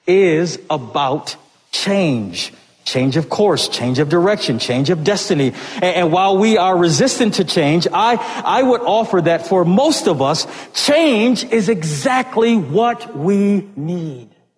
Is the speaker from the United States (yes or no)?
yes; Buffalo, New York, United States; now in Ohio, United States; I grew up in Buffalo on Lake Erie. I grew up in Buffalo, home of the Buffalo Bills.